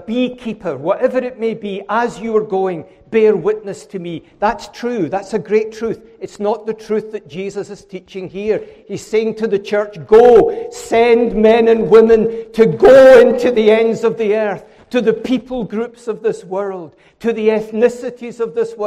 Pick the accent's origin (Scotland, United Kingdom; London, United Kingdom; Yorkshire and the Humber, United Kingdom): Scotland, United Kingdom; I know I'm Scottish, but bear with me. The accent will help you.